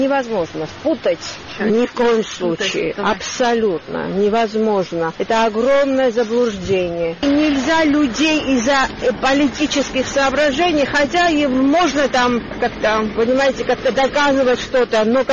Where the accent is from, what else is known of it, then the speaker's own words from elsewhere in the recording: Tskhinvali, Shida Kartli, Georgia; also born or lived in Tbilisi; Я родилась в Тбилиси, но выросла в Цхинвале.